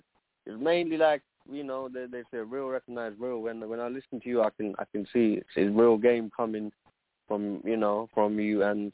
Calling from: London, United Kingdom; I'm calling from London.

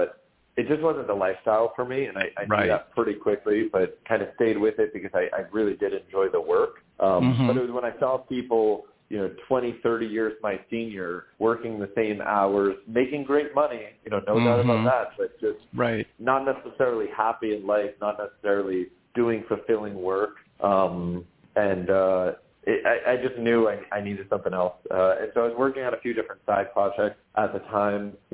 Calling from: New York, United States; I'm in our office in Midtown Manhattan, a block away from, the third 16 Handles that was ever built in Murray Hill.

